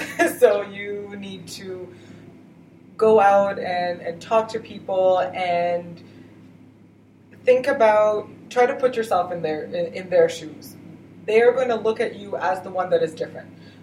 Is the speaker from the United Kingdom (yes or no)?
no; Croatia; first language Croatian; English is a second language; now in Toronto, Canada; I haven't spent a lot of time working in Croatian, but it is my mother tongue.